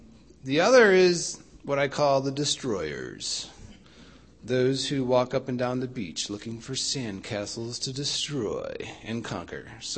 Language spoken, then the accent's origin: English; Albany, New York, United States; So I remember as a kid growing up in Albany, New York